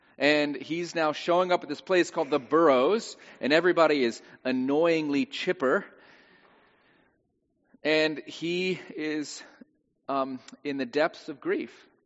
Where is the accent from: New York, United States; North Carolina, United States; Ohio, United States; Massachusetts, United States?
North Carolina, United States; I'm from North Carolina, and when NASCAR driver Dale Earnhardt died, people said, well, he's at the great racetrack in the sky